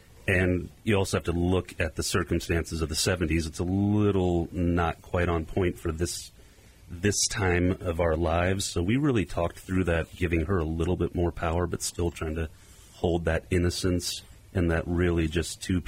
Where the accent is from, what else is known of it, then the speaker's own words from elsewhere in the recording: Lawrence, Kansas, United States; Yeah, I grew up in Lawrence. So I'm a Lawrence kid, and I'm a Jayhawk, you know, by blood for sure.